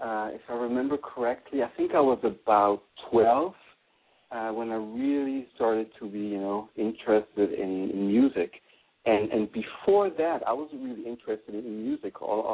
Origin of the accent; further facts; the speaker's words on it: Switzerland; I clearly remember I came over from Switzerland